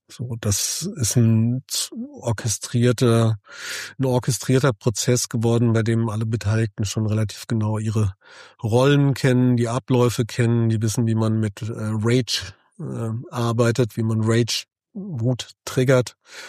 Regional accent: Wiesbaden, Hesse, Germany; Ich komme ja aus Wiesbaden oder aus der Wiesbadener Ecke.

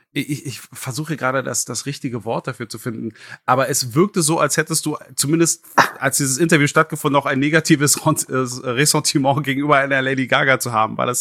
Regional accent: Berlin, Germany; ich bin auch ein gebürtiger Berliner

